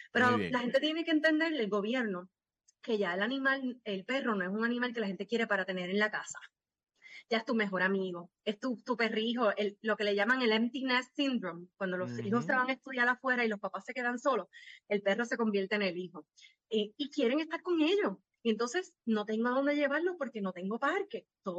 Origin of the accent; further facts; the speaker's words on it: Puerto Rico; Nosotros somos sato. Nosotros somos la combinación de tres razas. O sea que orgullosamente soy una sata puertorriqueña.